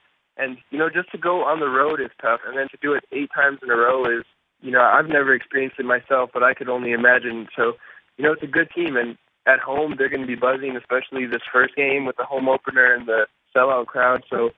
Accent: Colorado, United States; also born or lived in Canada; I grew up in Colorado. I was born in Canada, and then I moved to Colorado when I was young.

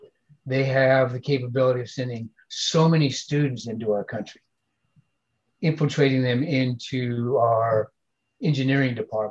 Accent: United States; You know, I'm an American

